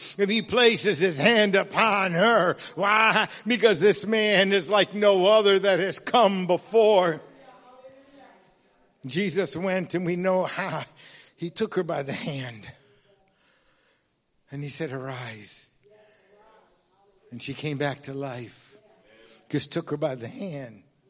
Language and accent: English; New York, United States; I'm a New Yorker. I like pizza.